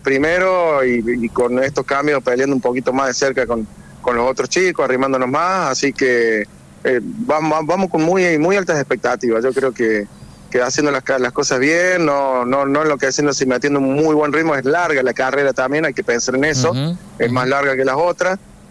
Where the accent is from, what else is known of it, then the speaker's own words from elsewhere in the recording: Alta Gracia, Córdoba, Argentina; Yo soy de Altagracia, ¿no?